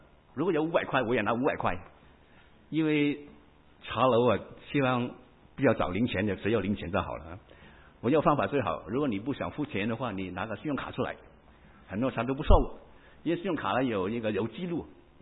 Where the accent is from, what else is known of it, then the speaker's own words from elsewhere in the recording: Hong Kong; 跟他们因为我是香港来的嘛，